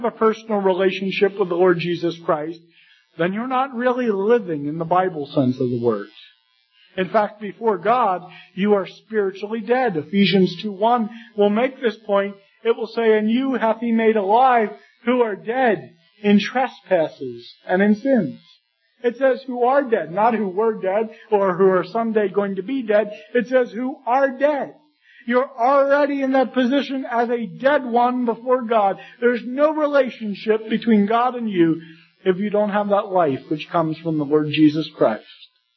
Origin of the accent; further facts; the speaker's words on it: Pennsylvania, United States; I know if you went to my home state of Pennsylvania and stopped people on the street, they would give you a variety of answers.